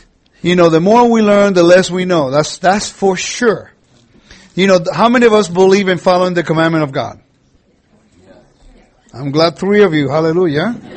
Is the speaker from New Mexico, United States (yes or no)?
no; Los Angeles, California, United States; We're from Puerto Rico, and I grew up in Los Angeles.